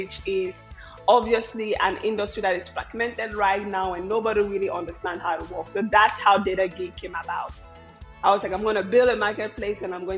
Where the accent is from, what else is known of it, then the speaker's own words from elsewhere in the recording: Cameroon; moved away as an adult; now in United States; So I'm originally from Cameroon and I came to the US about 10 years ago as an international student.